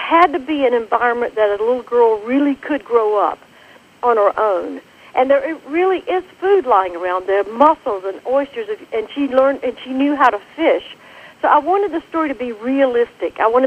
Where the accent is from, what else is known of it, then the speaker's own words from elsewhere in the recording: Georgia, United States; When I was a young girl growing up in South Georgia, my mother used to say she always encouraged me to go as far into the woods as I could go.